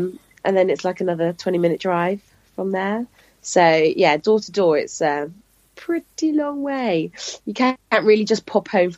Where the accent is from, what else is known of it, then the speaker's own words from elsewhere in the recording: Porthleven, South West England, United Kingdom; So I was brought up in Cornwall. I'm a Cornish girl.